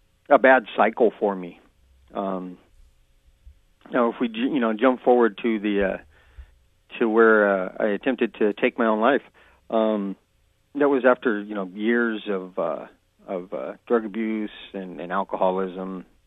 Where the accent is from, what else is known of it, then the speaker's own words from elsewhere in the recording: Sacramento, California, United States; I grew up in the Sacramento area, and it was kind of the typical inner city life thing.